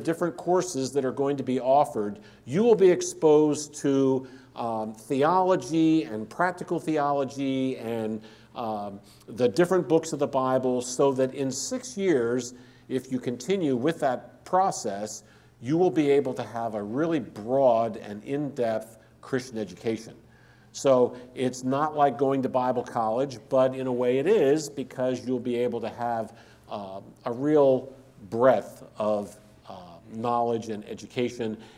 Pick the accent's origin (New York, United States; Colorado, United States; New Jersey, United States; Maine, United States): New Jersey, United States; You know, I'm from New Jersey. You know, we don't see many armadillos in New Jersey.